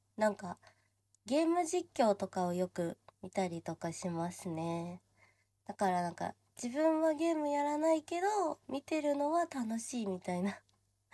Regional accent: Chiba, Japan; 出身は千葉です。で、年齢は20歳です。

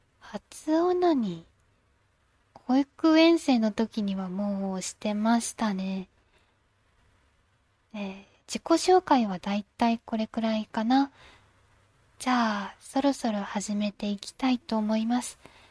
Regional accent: Fukuoka, Japan; 出身地は福岡で、新人声優です。

